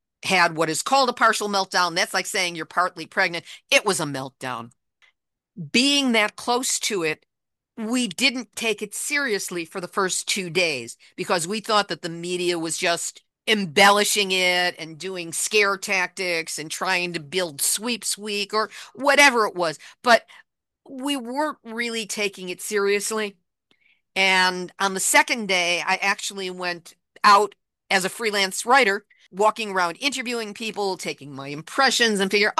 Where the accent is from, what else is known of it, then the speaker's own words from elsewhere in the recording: Chicago, Illinois, United States; I grew up in Chicago. My grandmother had a place in the Indiana Dunes